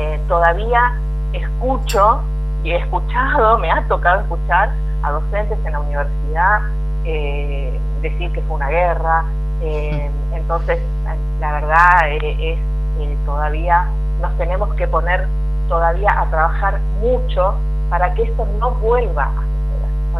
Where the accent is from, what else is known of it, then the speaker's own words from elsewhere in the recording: Argentina; nosotros como argentinos